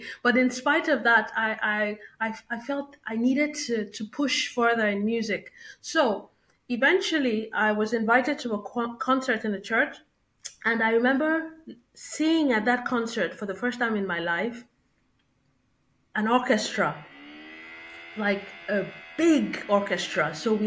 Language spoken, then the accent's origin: English; Lagos, Nigeria; Growing up in Lagos, Nigeria, we sort of had this middle class upbringing